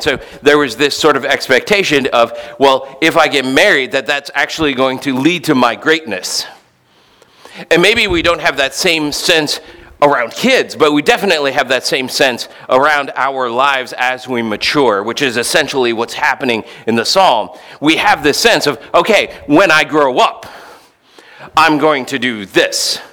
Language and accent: English; St. Louis, Missouri, United States; I remember growing up in St. Louis, there was a Baptist church that apparently never read the Bible